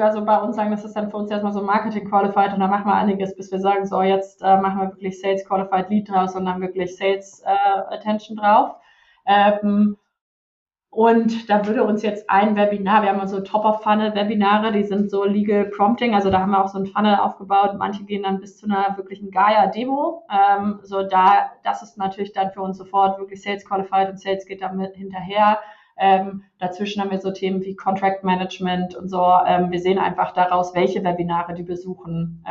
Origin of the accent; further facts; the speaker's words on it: Kiel, Schleswig-Holstein, Germany; meine Heimatstadt ist ja Kiel.